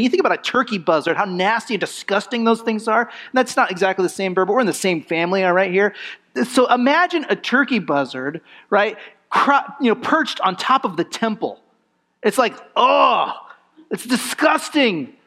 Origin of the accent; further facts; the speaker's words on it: California, United States; was a young man growing up in California, I had to take driver's ed in high school.